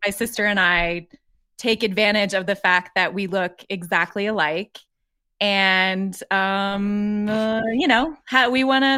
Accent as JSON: {"language": "English", "region": "Colorado", "country": "United States", "tie": "born or raised there", "said": "like I grew up in Colorado. I'm not a lifelong Denver Nuggets fan, but my brother is, my dad is"}